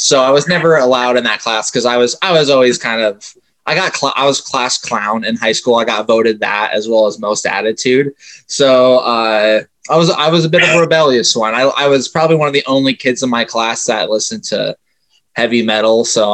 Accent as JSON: {"language": "English", "region": "Idaho", "country": "United States", "said": "I'm from Idaho, so I have a really good idea of the character that I was portraying"}